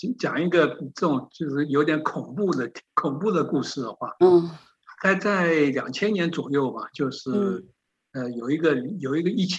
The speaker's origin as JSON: {"language": "Chinese", "country": "China", "said": "因为就是我们中国人讲的重赏之下必有勇夫"}